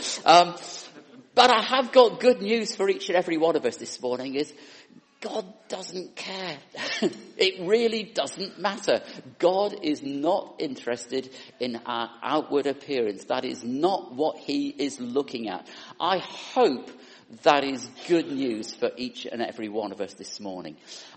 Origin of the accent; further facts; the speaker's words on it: North West England, United Kingdom; This is my teddy bear that I grew up in the Lake District, in my home there.